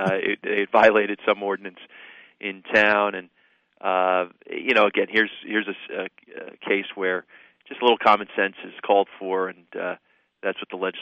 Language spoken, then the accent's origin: English; Clifton, United States; when I was growing up in Clifton, boy, I the snow days, I used to make a killing.